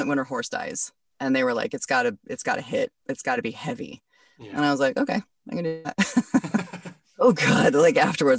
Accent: Boise, Idaho, United States; I mean, listen, I grew up in Boise, Idaho

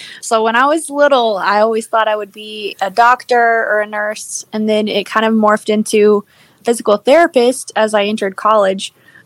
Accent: Lubbock, Texas, United States; We grew up in Lubbock, so we had, I don't know if you have any homeschool listeners, but there's a pretty good community of homeschoolers in Lubbock, Texas.

